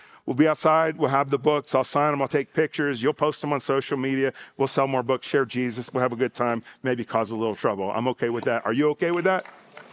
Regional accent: Miami, Florida, United States; also born or lived in North Carolina; I was born in North Carolina. My dad's family is also from Alabama. But I grew up in Miami, and I pastored in Miami for 13 years.

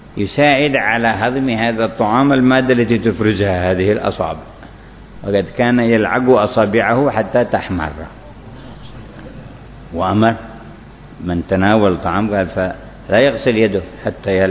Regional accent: Yemen; في بعض المناطق عندنا في اليمن

